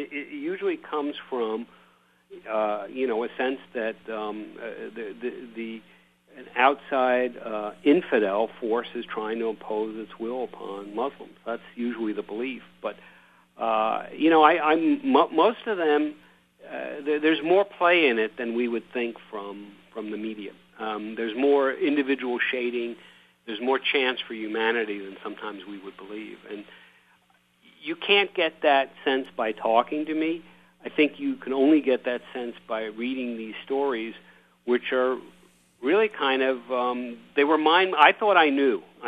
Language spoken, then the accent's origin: English; United States; Okay, I understand as an American, I feel glad about that.